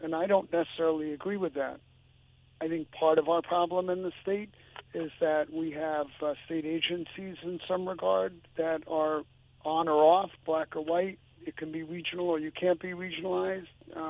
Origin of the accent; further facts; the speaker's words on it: Brooklyn, New York, United States; I am from Brooklyn, New York. I know what education was like in the city.